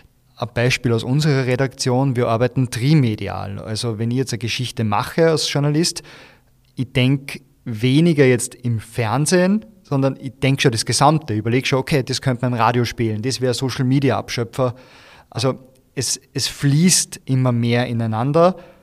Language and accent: German; Buchkirchen bei Wels, Upper Austria, Austria; also ich bin in Burgkirchen bei Wels aufgewachsen